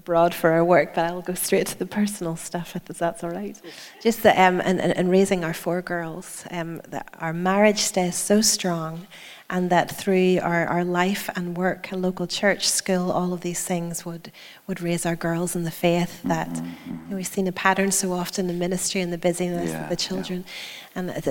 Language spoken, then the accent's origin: English; Ireland; now in United States; as Irish people living in the US.